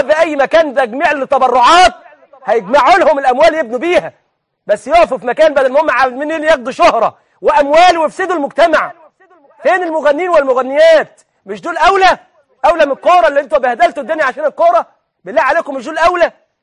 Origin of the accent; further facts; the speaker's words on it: Egypt; إحنا كمصريين فين النخوة وفين الكرامة